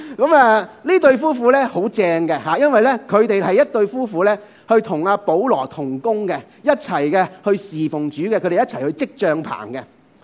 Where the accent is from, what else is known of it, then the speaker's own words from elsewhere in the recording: China; 我哋中国人